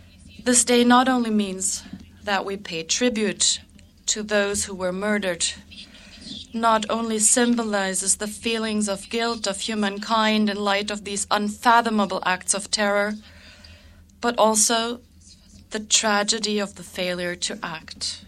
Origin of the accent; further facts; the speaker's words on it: Wisniewa, Grodno Region, Belarus; in the synagogue in my hometown of Wisniewa in Belarus.